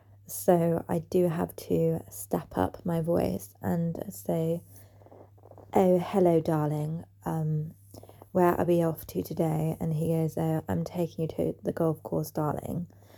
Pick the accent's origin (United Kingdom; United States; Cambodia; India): United Kingdom; England; If you haven't already guessed, I'm from England.